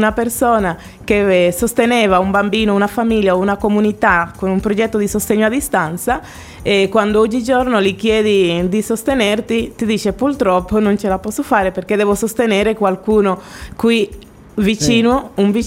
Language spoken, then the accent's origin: Italian; Dominican Republic; now in Italy; Io arrivo dalla Repubblica Dominicana e arrivai in Sardegna 14 anni fa per amore.